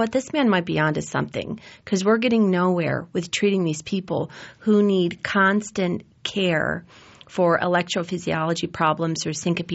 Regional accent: Cleveland, Ohio, United States; born there; I was born in Cleveland, Ohio.

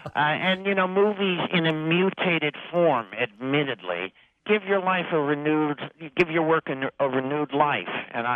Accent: New Jersey, United States; my second novel, which was about rock and roll and my home state of New Jersey

